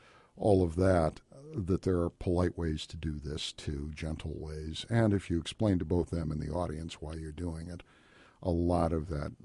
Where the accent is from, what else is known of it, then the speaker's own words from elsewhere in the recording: Indiana, United States; I grew up here in Indiana, as I know you did. It means something to be a Hoosier.